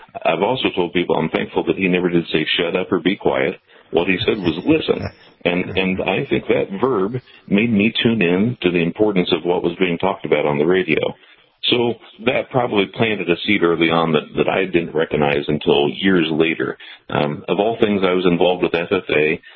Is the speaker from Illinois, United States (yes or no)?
no; Hopkins, Missouri, United States; So my hometown is Hopkins, Missouri, which sits about 2.5 miles south of the Iowa border